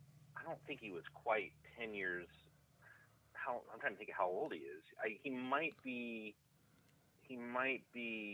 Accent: Indianapolis, Indiana, United States; moved away as an adult; now in Columbus, United States; No, I'm actually from Indianapolis.

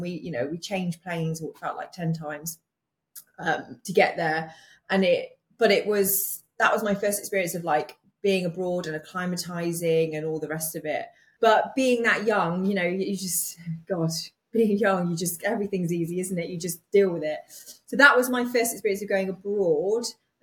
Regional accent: United Kingdom; I guess being British, you know, we don't always have that sunshine.

